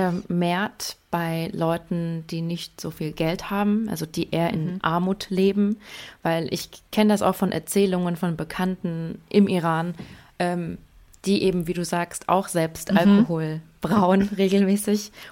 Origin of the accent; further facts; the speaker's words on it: Hesse, Germany; hier in Deutschland, ich komme aus Hessen, in der Nähe von Frankfurt.